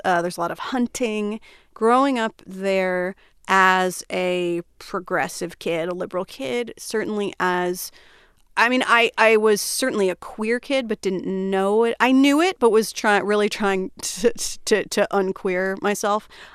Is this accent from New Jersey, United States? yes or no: yes; Flemington, New Jersey, United States; I grew up in a small town in New Jersey called Flemington. And Flemington is the county seat of Hunterdon County.